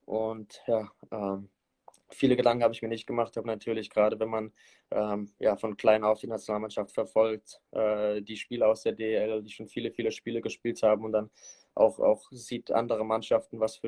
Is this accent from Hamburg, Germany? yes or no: no; Mannheim, Baden-Württemberg, Germany; Ich meine, ich bin gebürtiger Mannheimer und ja, mehr brauche ich dazu auch nicht sagen.